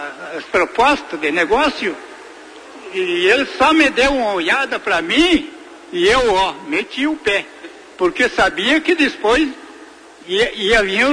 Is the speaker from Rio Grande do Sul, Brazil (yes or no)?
yes; Pontão, Rio Grande do Sul, Brazil; born there; eu nasci aqui no Pontão e estou residindo aqui no Pontão.